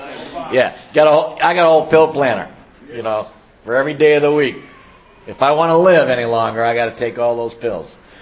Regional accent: Boston, Massachusetts, United States; accent: Boston; So the best thing you might get out of this meeting is my accent. You know, if you learn anything here today, other than we don't pronounce our R's in Boston, good for you.

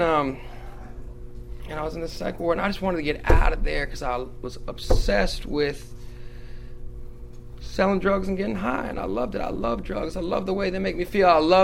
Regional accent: Rockville, Maryland, United States; I'm from the Montgomery area, and I grew up in Rockville.

